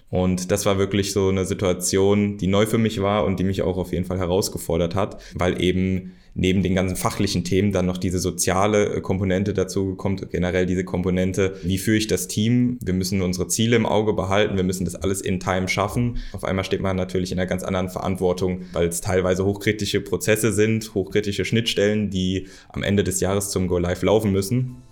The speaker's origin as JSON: {"language": "German", "town": "Ober-Ramstadt", "region": "Hesse", "country": "Germany", "said": "Ich komme aus der Stadt, hier aus Oberramstadt, in der die DAW ansässig ist."}